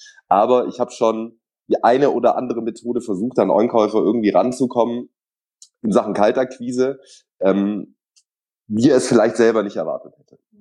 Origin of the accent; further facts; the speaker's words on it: Baden-Württemberg, Germany; born there; als Afro-Schwabe, du hast ja meinen Nachnamen gerade genannt, ich bin aber gebürtiger Schwabe